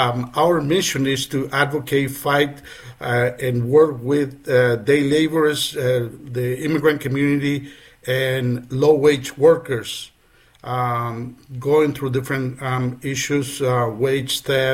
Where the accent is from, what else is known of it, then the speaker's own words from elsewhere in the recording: Paraguay; now in Washington, United States; I'm an immigrant myself. I've been living in the District of Columbia for over 25 years now. I'm originally from Paraguay, but a resident of the district since I moved to the country here in the U.S.